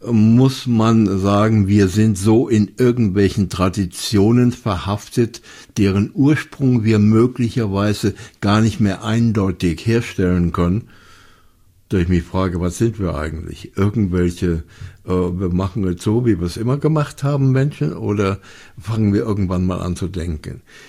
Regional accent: Germany; Ich bin Deutscher. Ich darf es.

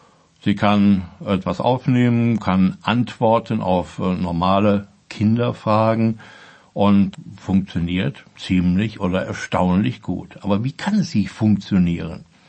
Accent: Germany; Gut, wir sind natürlich, vor allen Dingen als Deutsche, muss es erstmal ganz genau sein

